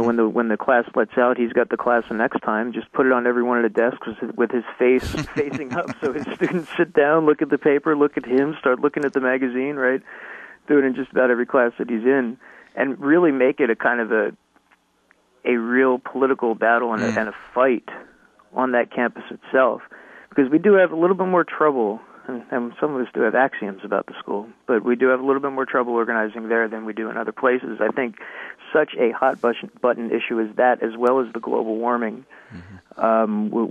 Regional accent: Detroit, Michigan, United States; just being growing up in Detroit, even you can kind of see a certain type of decline that has occurred

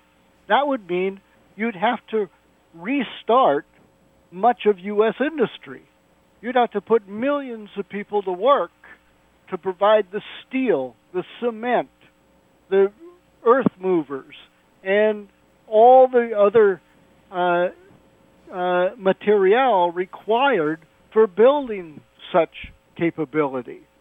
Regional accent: Seattle, Washington, United States; And originally, I'm from Seattle in the Northwest, so I've got a certain attachment there.

